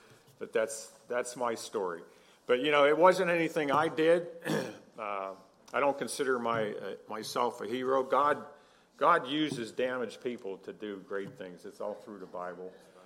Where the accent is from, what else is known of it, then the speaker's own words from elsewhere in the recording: Pittsburgh, Pennsylvania, United States; You know, Pennsylvania, I'm from Pittsburgh. They had that plane crash in that field out there.